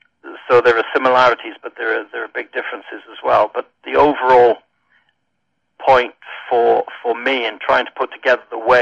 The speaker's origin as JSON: {"language": "English", "region": "Wales", "country": "United Kingdom", "tie": "born or raised there", "also_born_or_lived": "England / Scotland", "said": "I grew up in Wales, and I've lived in England, I've lived in Scotland, and I've ministered in Northern Ireland, so I have a taste of all four parts of the United Kingdom."}